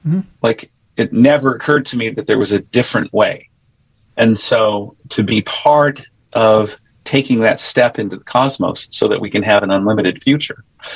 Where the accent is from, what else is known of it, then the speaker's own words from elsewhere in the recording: Arizona, United States; many different places, because my family moved around a lot, but many of my formative years were from growing up in Arizona, where we lived in the desert.